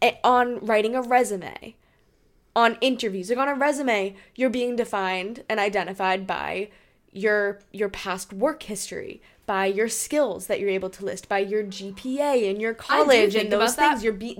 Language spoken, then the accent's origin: English; New Hampshire, United States; My elevator pitch. I am from New Hampshire.